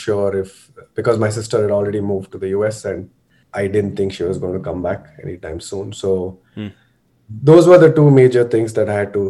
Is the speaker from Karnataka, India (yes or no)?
yes; Bangalore, Karnataka, India; also born or lived in Madurai / Riyadh / Mysore; So I was born in Bangalore. I had lived the first 6 months of my life, apparently, in Madurai, then back to Bangalore, then to Riyadh in Saudi Arabia